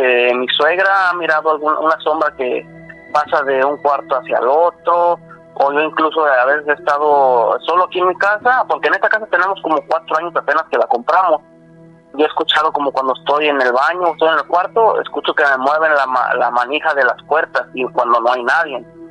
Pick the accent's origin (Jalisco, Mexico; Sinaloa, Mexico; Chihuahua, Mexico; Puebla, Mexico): Jalisco, Mexico; Mechoacanejo; Me llevaron varias veces con un padre a la iglesia de ahí de mi pueblo, de ahí de Mechoacanejo, Jalisco, donde yo soy.